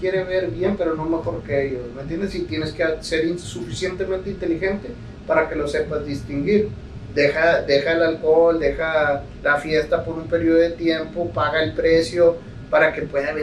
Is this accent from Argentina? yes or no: no; Mexico; now in United States; Un saludo para todos la gente de mi tierra. No nada más porque te vengas a Estados Unidos vas a hacer dinero.